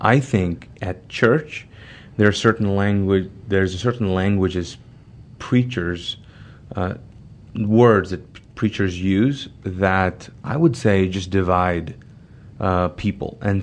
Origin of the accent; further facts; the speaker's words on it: Kuwait; I grew up in Kuwait.